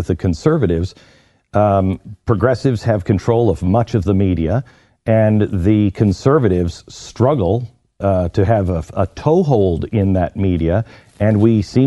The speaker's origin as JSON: {"language": "English", "town": "Seattle", "region": "Washington", "country": "United States", "tie": "born or raised there"}